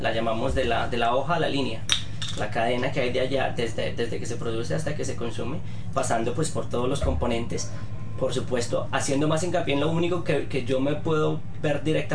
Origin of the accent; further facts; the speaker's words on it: Colombia; cómo yo me siento como colombiano, como compatriota